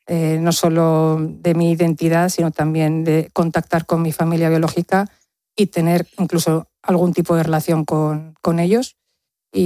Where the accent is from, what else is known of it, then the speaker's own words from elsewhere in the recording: Las Rozas, Community of Madrid, Spain; las tengo enterradas en mi pueblo aquí en Madrid, en Las Rozas